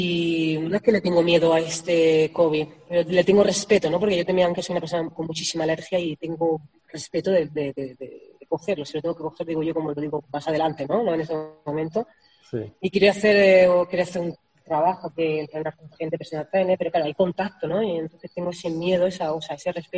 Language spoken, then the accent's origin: Spanish; Spain; now in Italy; Soy española y no me veo jugando en una selección italiana.